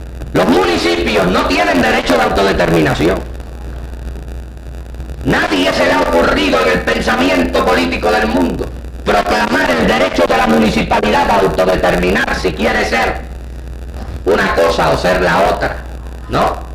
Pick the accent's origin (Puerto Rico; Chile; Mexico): Puerto Rico; Mayagüez; Yo, mayagüezano, tengo derecho de participar en la autodeterminación de Puerto Rico, mi nación, pero no de Mayagüez, mi pueblo